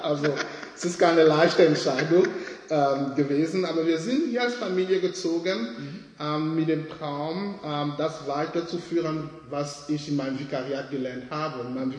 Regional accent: Cameroon; first language French; German is a second language; moved away as an adult; now in Germany; Ich komme ursprünglich aus Kamerun, also französischsprachig. Seitdem ich 19 bin, bin ich in Deutschland 2005, also kurz nach meinem Abi.

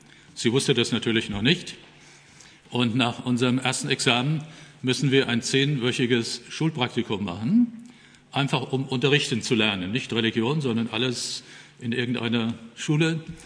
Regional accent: Oberursel, Hesse, Germany; Ich stamme aus Oberursel im Taunus

